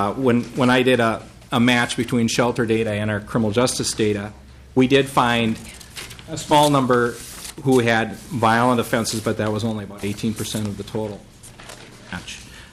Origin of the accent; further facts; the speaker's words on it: Minnesota, United States; I grew up in Benton County, and I would imagine that the needs in the jail in Foley and the programs available would be very different